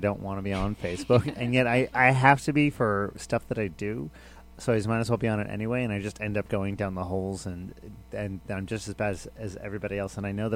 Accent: Houston, Texas, United States; I grew up in Houston, which is a fairly liberal area

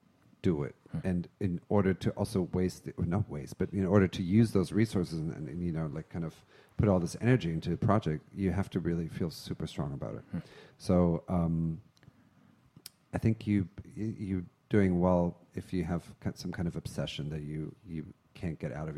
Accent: Dusseldorf, North Rhine-Westphalia, Germany; In Dusseldorf.

